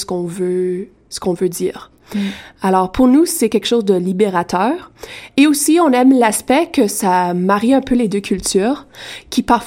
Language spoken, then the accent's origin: French; Penetanguishene, Ontario, Canada; moi, je suis franco-ontarienne et dans la communauté de Penetang où j'ai grandi, il y a quand même une grande population francophone. Donc, j'ai toujours eu cette dualité anglais-français en grandissant en Ontario.